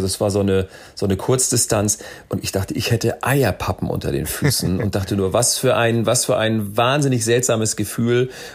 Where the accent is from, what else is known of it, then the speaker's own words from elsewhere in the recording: Neumünster, Schleswig-Holstein, Germany; Ich komme aus dem Norden, geboren in Neumünster.